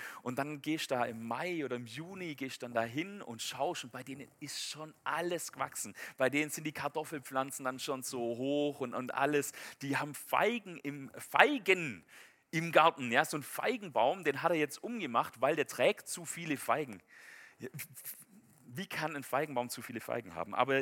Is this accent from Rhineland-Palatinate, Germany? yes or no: no; Messstetten, Baden-Württemberg, Germany; Ich komme ja ursprünglich von der Alp. Ich bin ja in Messstetten groß geworden. Das ist, ich glaube, der höchste Punkt oder die höchste Stadt auf der Schwäbischen Alb.